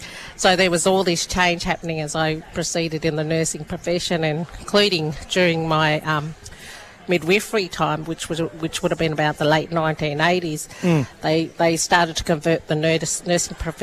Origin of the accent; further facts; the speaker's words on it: Orange, New South Wales, Australia; But I grew up in Orange, eh?